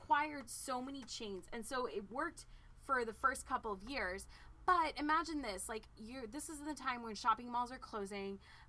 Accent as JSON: {"language": "English", "region": "Mid-Atlantic", "country": "United States", "tie": "born or raised there", "said": "where I grew up in the Mid-Atlantic area was Hex"}